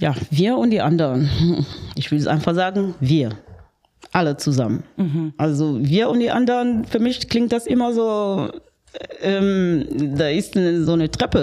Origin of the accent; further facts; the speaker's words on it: Kribi, South, Cameroon; German is a second language; now in Germany; ich bin ja in Kamerun geboren und ich bin an der Küste, am Atlantik geboren. Meine Heimatstadt heißt Kribi und da leben wir von der Fischerei.